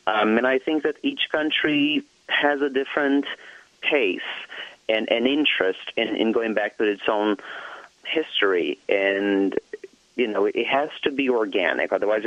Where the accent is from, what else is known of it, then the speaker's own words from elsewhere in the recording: Brazil; English is a second language; I was raised in Brazil.